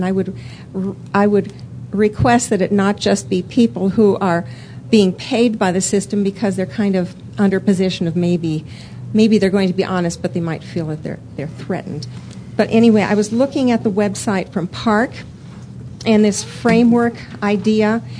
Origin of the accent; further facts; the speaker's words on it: Evergreen, Colorado, United States; I'm from Evergreen in Jefferson County.